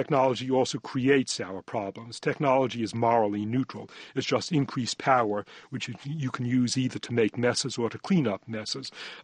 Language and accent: English; Boston, Massachusetts, United States; those refrigerated gases, the CFCs and freons that came in the 1940s when I was growing up in Boston